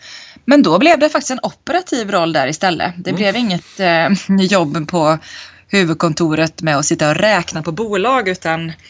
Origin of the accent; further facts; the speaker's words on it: Värmland, Sweden; jag kommer ju från Värmland och har ju då även studerat vid Karlstads universitet.